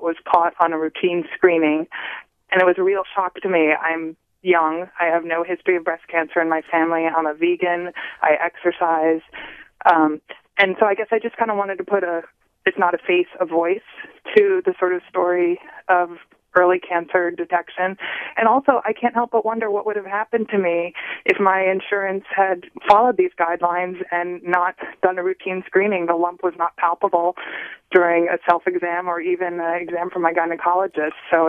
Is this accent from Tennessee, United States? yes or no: no; Sacramento, California, United States; I'm from Sacramento, and I'm 40 years old